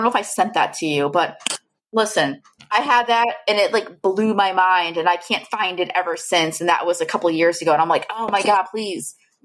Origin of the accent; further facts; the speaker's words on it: Connecticut, United States; So I am from Connecticut. I was born and raised in Connecticut.